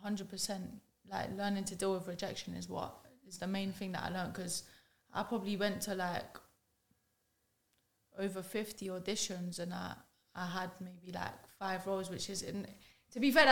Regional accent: Kennington, London, United Kingdom; So I was born in Kennington, but then I moved to Waterloo, which is, like, quite central, so you just see everything.

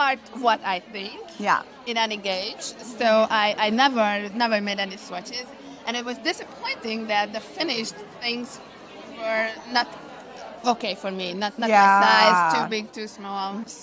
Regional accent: Hungary; I'm from Hungary. I live in the capital of Budapest with my small family.

